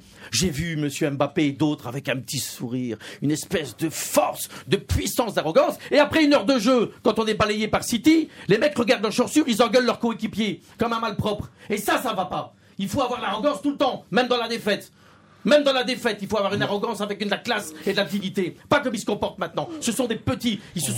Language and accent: French; Belgium; je ne suis pas bâtard, je suis belge